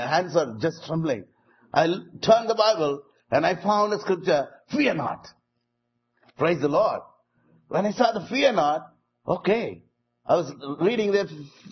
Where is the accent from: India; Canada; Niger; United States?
India; South India; I'm an evangelist. I'm from South India.